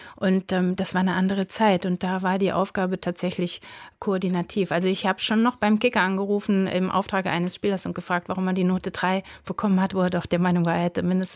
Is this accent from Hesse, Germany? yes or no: yes; Offenbach, Hesse, Germany; born there; Na, ich bin in Offenbach geboren.